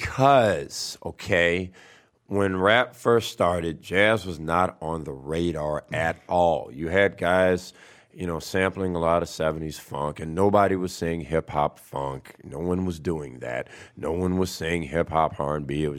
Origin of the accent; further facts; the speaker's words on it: New Orleans, Louisiana, United States; my hometown kind of helped. I apologize. I'm serious. When I was okay. in high school, I really was not into the New Orleans rap at all.